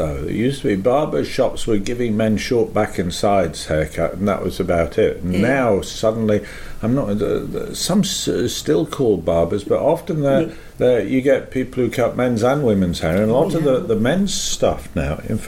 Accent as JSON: {"language": "English", "town": "Leeds", "region": "Yorkshire and the Humber", "country": "United Kingdom", "said": "I was from Leeds, and Manchester is just the other side of the Pennines"}